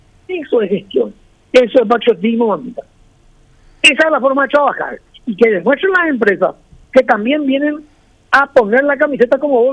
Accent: Paraguay; Soy un paraguayo más que quiere que esto mejore.

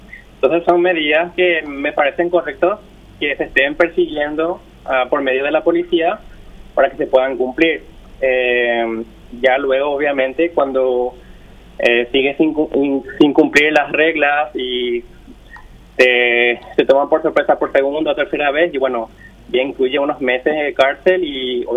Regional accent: Paraguay; now in Belgium; poder sentirnos más bien orgullosos de que somos paraguayos

